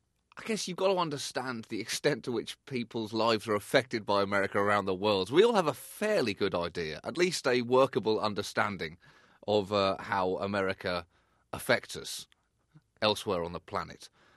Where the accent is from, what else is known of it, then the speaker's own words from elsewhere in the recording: United Kingdom; accent: British; I think my accent became a persona in and of itself, in that I think deep down Americans still can't help but respect the British accents.